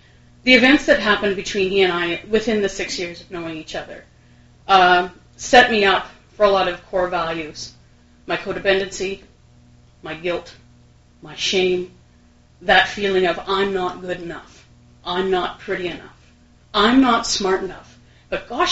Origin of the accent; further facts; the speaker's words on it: Manitoba, Canada; I am driving down to my hometown, middle of nowhere, Manitoba, and I'm so afraid.